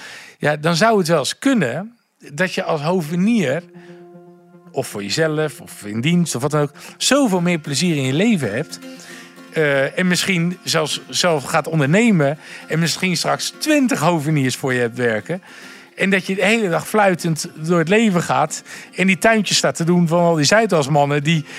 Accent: Gouda, South Holland, Netherlands; now in Amsterdam, Netherlands; Ik kom uit Gouda. En ik heb een onwijs fijn, warm gezin. Maar ja, het is, ik ben nu ook in Amsterdam.

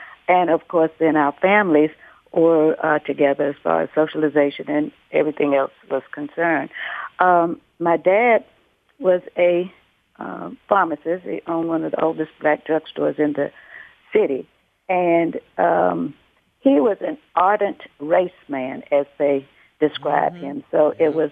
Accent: Montgomery, Alabama, United States; identifying the neighborhood that I grew up in Montgomery, Alabama. It's called Centennial Hill, and it was the affluent African-American neighborhood at that time.

